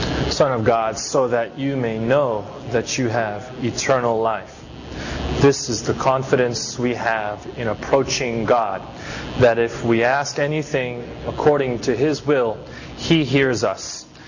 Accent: Los Angeles, California, United States; I grew up in Los Angeles, and not the best part of town

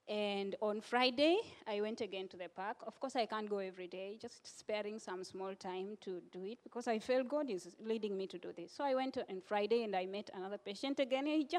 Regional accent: Kenya; I tell him I come from Kenya.

